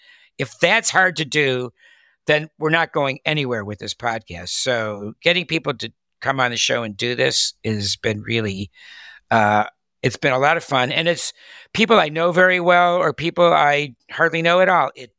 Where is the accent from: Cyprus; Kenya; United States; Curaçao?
United States; Cleveland, Ohio; now in Nutley, United States; Well, hailing is Cleveland, Ohio. Okay. Excuse me. And the other, I've lived on the East Coast for 45 years. I live in Nutley, New Jersey, 12 miles west, directly west of Times Square.